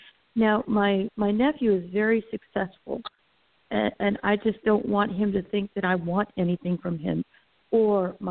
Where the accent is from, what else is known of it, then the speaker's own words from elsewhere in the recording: Florida, United States; I'm also from Florida.